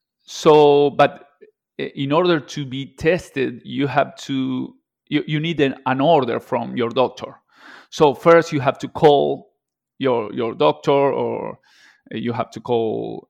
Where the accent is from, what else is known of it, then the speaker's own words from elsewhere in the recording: Wilde, Buenos Aires Province, Argentina; From Wilde, Avellaneda.